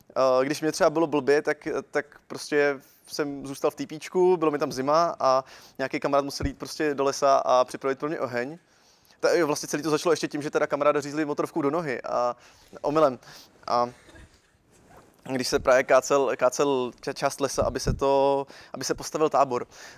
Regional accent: Pardubice, Pardubice Region, Czechia; když jsem byl v Pardubicích. Já jsem z Pardubic teda.

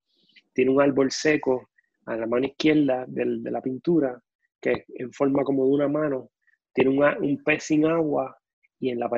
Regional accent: Isabela, Puerto Rico; mi niñez en Isabela. Yo soy Isabela

